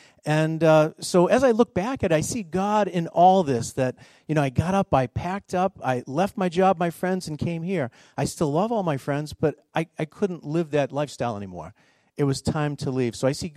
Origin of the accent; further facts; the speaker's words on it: Falmouth, Massachusetts, United States; now in Brookline, United States; I grew up on Cape Cod in Falmouth. Anybody been to Falmouth? Yeah. My hometown.